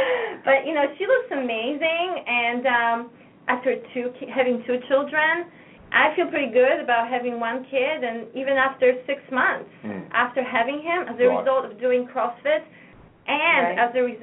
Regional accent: Poland

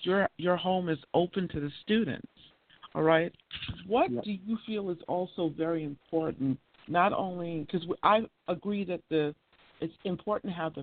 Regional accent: United States; as someone growing up in the States and seeing our youth today.

